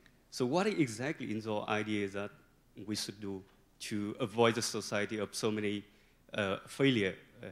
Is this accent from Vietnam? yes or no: yes; Vietnam; English is a second language; I'm from Vietnam